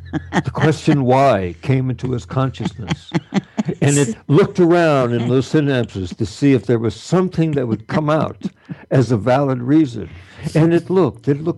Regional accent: Missouri, United States; when I grew up in Missouri, we didn't say why or what. We said what, why.

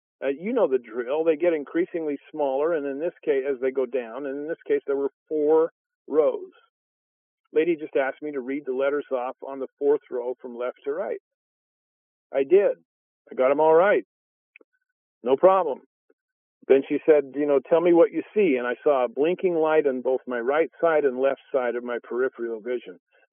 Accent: Utah, United States; born there; Well, I was born in Utah. I live in Maryland.

